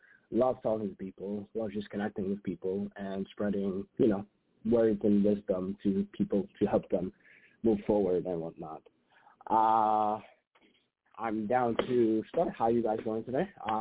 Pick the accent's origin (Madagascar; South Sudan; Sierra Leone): Madagascar; now in New York, United States; I'm from Madagascar originally, funny enough. But I'm a New Yorker at heart. I've been here for a bit.